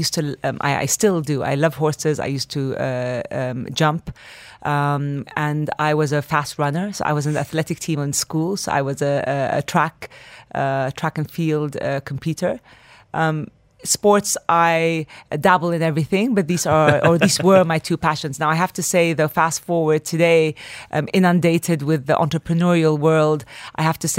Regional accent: Kuwait; I'm the second of five siblings. We were raised as a Palestinian expats in the GCC

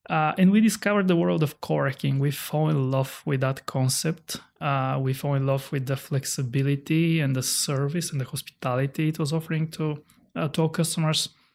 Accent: Sofia, Sofia City, Bulgaria; So I'm originally from Bulgaria, Sofia, Bulgaria.

